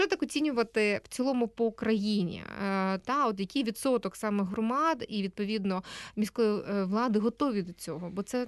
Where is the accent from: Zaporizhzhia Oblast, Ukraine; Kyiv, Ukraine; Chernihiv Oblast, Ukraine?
Kyiv, Ukraine